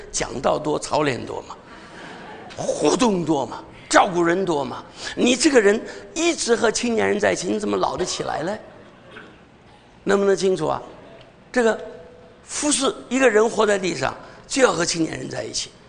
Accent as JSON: {"language": "Chinese", "country": "China", "said": "我们从大陆来的，不讲对不起。"}